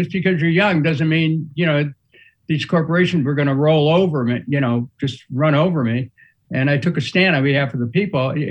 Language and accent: English; Ohio, United States; And, you know, I'm from Ohio, but I got a little bit of that Yankee, like, what the heck is this about?